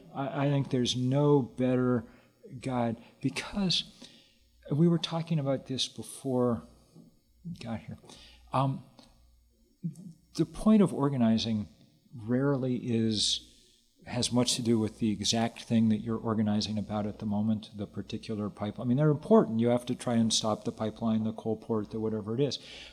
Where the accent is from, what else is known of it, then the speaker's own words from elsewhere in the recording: Lexington, Massachusetts, United States; I'm a quite sentimental patriot in many ways. I grew up in Lexington, Massachusetts. My summer job in high school was I'd put on the tricorn hat and go give tours of the Battle Green